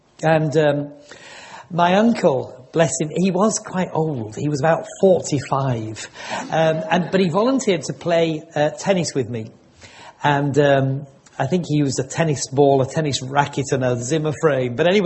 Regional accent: Leeds, Yorkshire and the Humber, United Kingdom; born there; Yes, I was born in St. Mary's Hospital in Leeds, which was a maternity hospital.

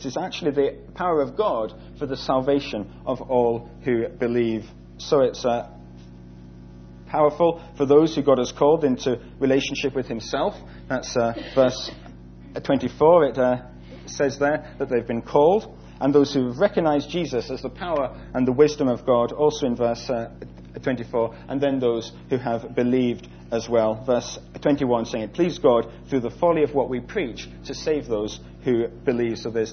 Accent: Edinburgh, Scotland, United Kingdom; My hometown is in Scotland, up in Edinburgh, and as many of you will know if you've ever been to Edinburgh, there's a huge castle right on top of a hill right in the middle of the city.

